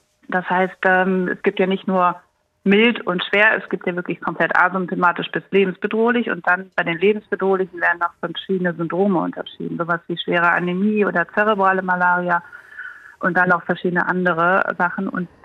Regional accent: Germany; aber zum Beispiel jetzt für uns als Deutsche zum Reisen ist das total sinnbefreit.

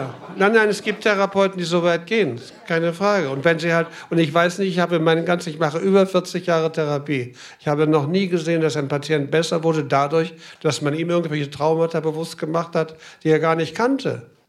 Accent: Scheidegg, Bavaria, Germany; Früher hat man sich einfach nur miteinander verglichen im Dorf. Bei uns in Scheidegg, da wo die Klinik war, waren 800 Einwohner.

